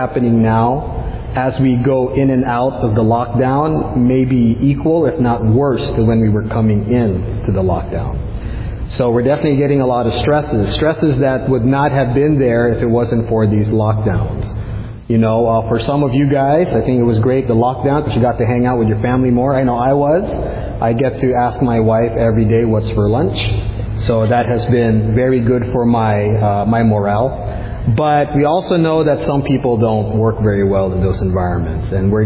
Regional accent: Philippines; For one, being a Filipino myself, the Philippines got their first gold medal in women's weightlifting.

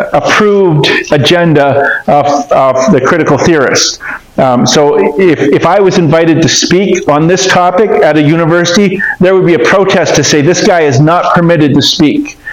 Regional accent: Canada; I'm a Canadian. I'm descended from the British people. I say it Marcuse.

